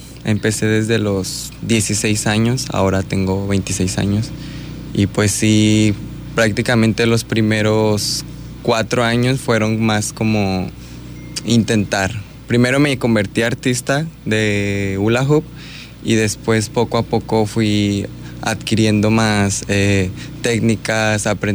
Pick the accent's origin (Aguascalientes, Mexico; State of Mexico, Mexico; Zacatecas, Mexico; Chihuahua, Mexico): Aguascalientes, Mexico; born there; now in Bahía de Banderas, Mexico; Yo nací en Aguascalientes.